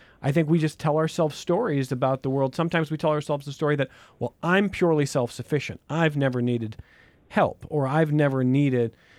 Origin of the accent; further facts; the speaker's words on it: Cleveland, Ohio, United States; I love LeBron James. I'm from Cleveland